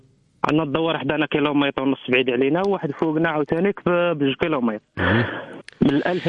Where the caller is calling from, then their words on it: Guercif, Oriental, Morocco; دكتور بغيت مقرسيف.